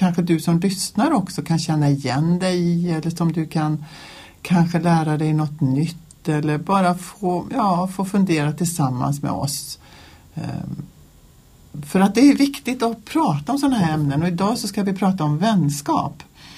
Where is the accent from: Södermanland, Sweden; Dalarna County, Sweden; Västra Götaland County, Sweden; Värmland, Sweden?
Västra Götaland County, Sweden; Mariestad; also born or lived in Mullsjö; Jag är uppvuxen i Mariestad. Och sen bodde jag i Mullsjö i många år där jag hade familj och barn. Och sen så hände det saker i mitt liv som gjorde att jag blev troende.